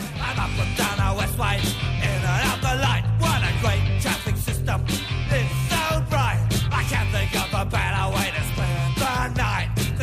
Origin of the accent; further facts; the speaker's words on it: London, United Kingdom; now in Australia; I think growing up in London, there were certain bands that made a real impact on me.